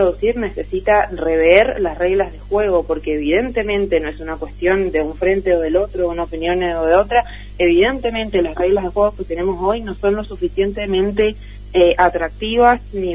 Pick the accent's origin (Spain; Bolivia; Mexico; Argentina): Argentina